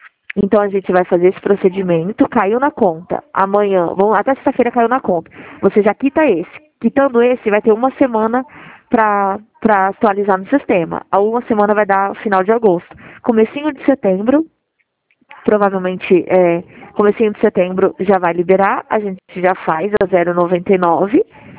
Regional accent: Dracena, São Paulo, Brazil; sou de Dracena, do Central de Dracena.

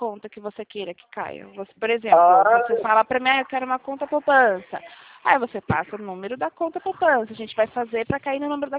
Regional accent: São Paulo, Brazil; eu sou de São Paulo.

